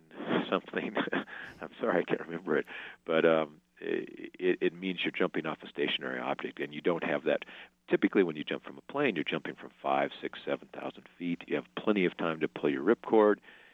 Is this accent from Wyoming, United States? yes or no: yes; Wyoming, United States; Where I grew up in Wyoming, where you kind of feel like, okay, I'm ready.